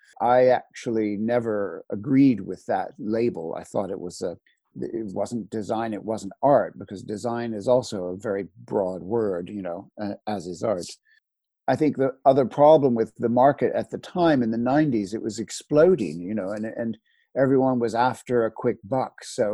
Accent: United States; also born or lived in Philadelphia / Washington, D.C. / Los Angeles; I was brought up, I mean, I'm American. I was brought up in the States. The family's from New Orleans and Miami.

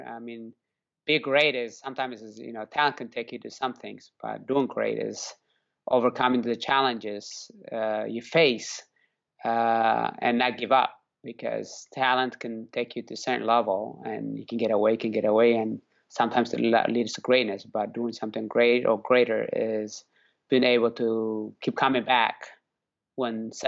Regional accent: Eritrea; it was growing up in Eritrea, where I was born, and third world country in the Horn of Africa.

